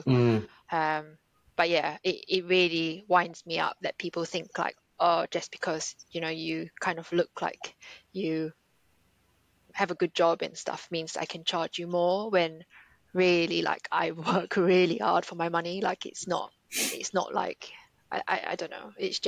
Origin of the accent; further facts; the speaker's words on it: Singapore; I grew up in Singapore